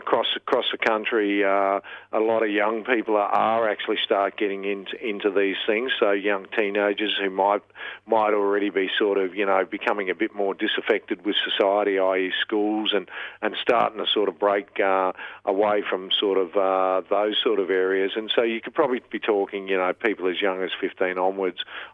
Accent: Darwin, Northern Territory, Australia; I grew up in Darwin, and at that time it still is a relatively small town.

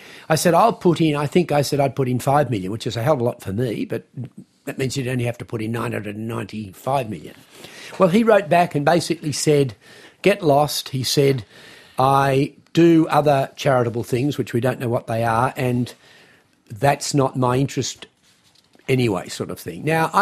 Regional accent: Australia; born there; I was born here in Australia in the 1940s

